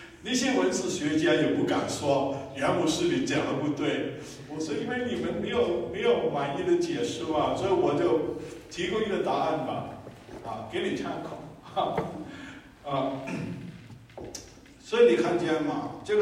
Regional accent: Guangdong, China; 我广东人就在最怕一种动物是什么？

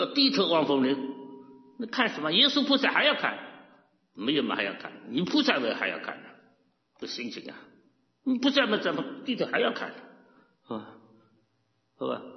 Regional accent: China; 我们中国人的一生就是哭啊

